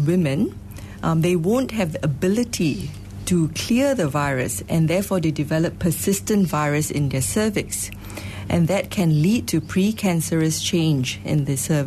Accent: Malaysia; And I think as a Malaysian

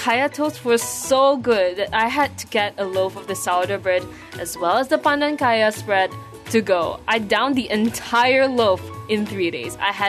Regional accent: Malaysia; the food is mainly catered to the Malaysian palate, which I love because I'm Malaysian.

